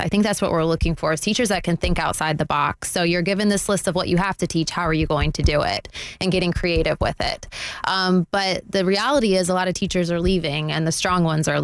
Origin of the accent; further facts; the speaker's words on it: Pennsylvania, United States; now in Florida, United States; I came from Pennsylvania where your school district was your local town, you know, within those lines. And here in Florida, it's a county.